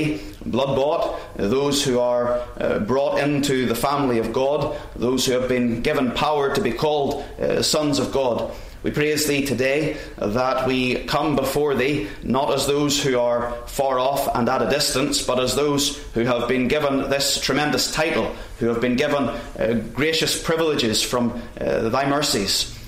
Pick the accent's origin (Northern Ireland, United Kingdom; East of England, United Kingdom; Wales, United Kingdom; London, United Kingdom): Northern Ireland, United Kingdom; now in Australia; Silversides, the minister of Lochbricklan Reformed Presbyterian Church there in Northern Ireland, back from my home country.